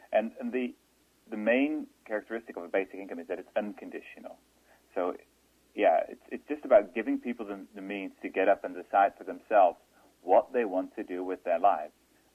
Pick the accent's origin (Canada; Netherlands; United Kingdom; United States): Netherlands; English is a second language; I'm from the Netherlands, which is like the flattest part of the earth.